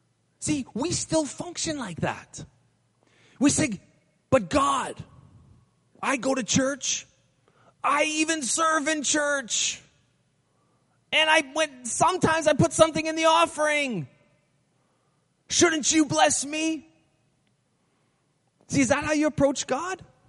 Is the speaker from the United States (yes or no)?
no; Saskatchewan, Canada; I moved to Ontario. I grew up in Saskatchewan. I moved to Ontario.